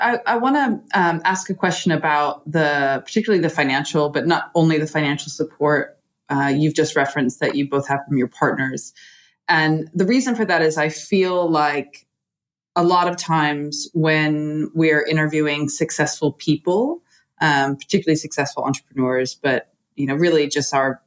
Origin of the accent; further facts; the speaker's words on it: United States; because I'm American, but also because I'm, you know, human.